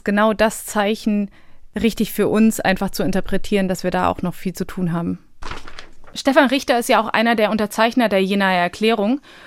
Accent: Bosnia & Herzegovina; ich komme aus Bosnien

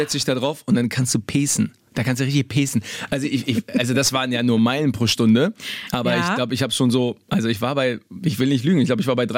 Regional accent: Berlin, Germany; Ich komme ja aus Berlin und jedes Mal, wenn ich in Berlin bin, denke ich mir immer, ja, ist geil, ist mein Zuhause

